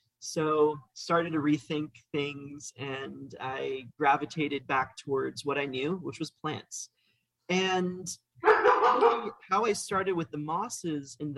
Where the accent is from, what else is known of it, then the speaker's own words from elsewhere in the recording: Florida, United States; So I grew up in Florida, in North Florida, and my dad was an orchid grower